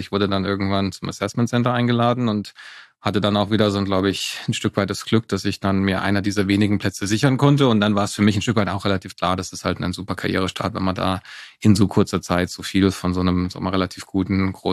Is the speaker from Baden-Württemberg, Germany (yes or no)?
yes; Freiburg, Baden-Württemberg, Germany; also born or lived in Cologne; den Rest meiner Jugend bin ich in Freiburg aufgewachsen, zur Schule gegangen, also von dem her sage ich immer, ich bin Freiburger, fühle mich auch wie Freiburger, also von dem her Freiburg im Breisgau ist die Heimat.